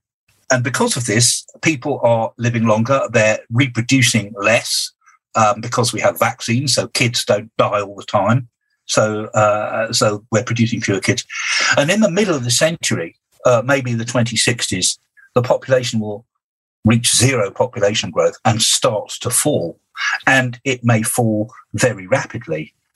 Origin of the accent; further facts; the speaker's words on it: United Kingdom; But I think it's maybe because I'm a Brit.